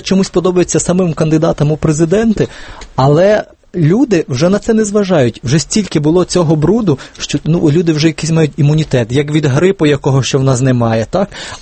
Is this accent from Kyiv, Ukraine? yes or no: no; Ternopil Oblast, Ukraine; от я з Тернопільщини, так, у багатьох селах євроремонти, євровікна.